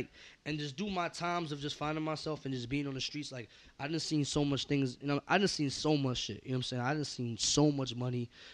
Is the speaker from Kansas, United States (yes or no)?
no; New York, United States; Nah, I was born and raised on the Upper East Side, Spanish Harlem.